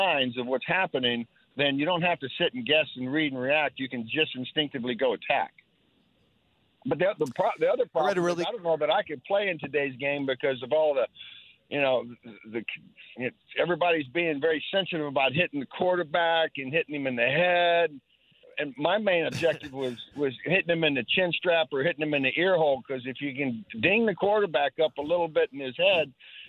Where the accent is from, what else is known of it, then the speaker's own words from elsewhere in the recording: Texas, United States; also born or lived in Oklahoma; I was born in Oklahoma, kidnapped by my parents and held hostage down here in Texas.